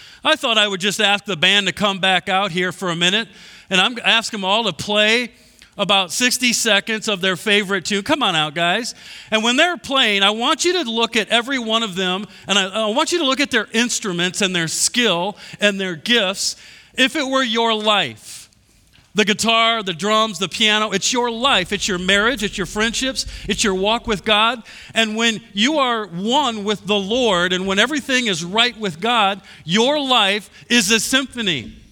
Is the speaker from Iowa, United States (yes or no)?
yes; Iowa, United States; Okay. I like how it kind of tailors off and so I'm from Iowa. It's a lot of corn and beans.